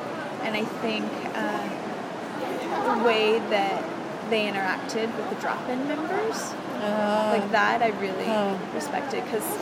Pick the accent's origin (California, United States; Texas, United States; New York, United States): California, United States; San Diego; I mean, I'm from San Diego, and I'm not Latin in any way. Like, I have no Latin heritage